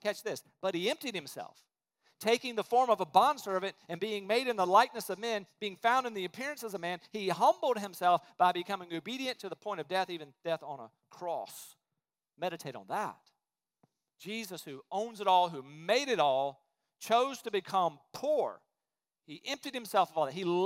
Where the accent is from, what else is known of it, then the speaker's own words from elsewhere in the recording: Alabama, United States; and so we came from Alabama up here to a candidate conference